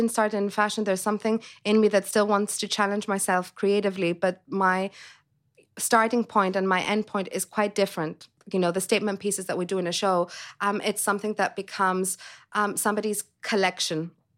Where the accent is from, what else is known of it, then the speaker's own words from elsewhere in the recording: Greece; moved away; And also growing up in Greece, fashion wasn't really an industry that you grew up looking up to.